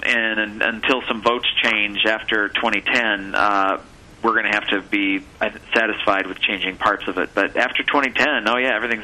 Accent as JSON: {"language": "English", "region": "Michigan", "country": "United States", "said": "I'm from Michigan."}